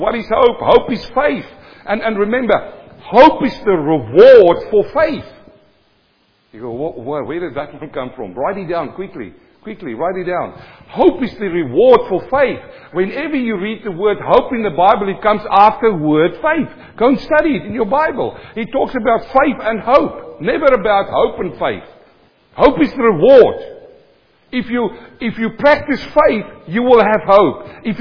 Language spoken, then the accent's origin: English; South Africa; English is a second language; When I came from South Africa, I couldn't speak English for the life of me.